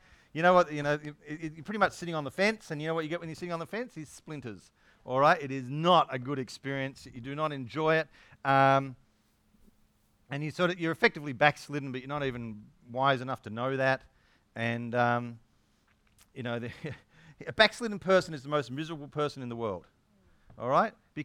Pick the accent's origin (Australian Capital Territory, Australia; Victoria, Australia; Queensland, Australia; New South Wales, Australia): Victoria, Australia; Yarrawonga; I grew up in Yarrawonga, but I went to school in Wangaratta for my high school, Wang Tech.